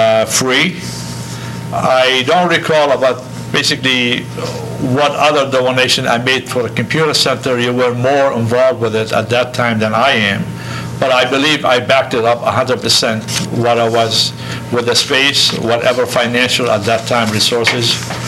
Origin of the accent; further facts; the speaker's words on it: Lebanon; now in United States; lived in the South End in 58 when I came from Lebanon, we had an Arabic community